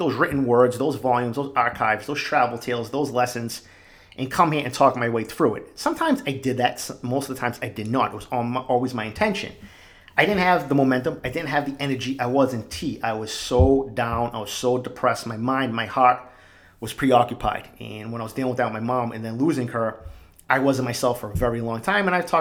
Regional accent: Boston, Massachusetts, United States; me, growing up in East Boston, my crazy childhood, my crazy upbringing in that neighborhood

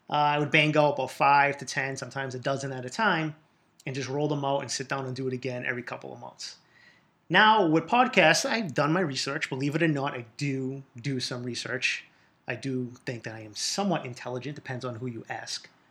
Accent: Boston, Massachusetts, United States; from my childhood, growing up in East Boston, a.k.a. Eastie. It's not just an airport.

